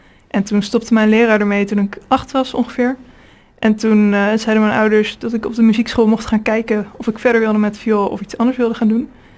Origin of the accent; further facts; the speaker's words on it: Capelle aan den IJssel, South Holland, Netherlands; Nee, ik kom uit Capelle.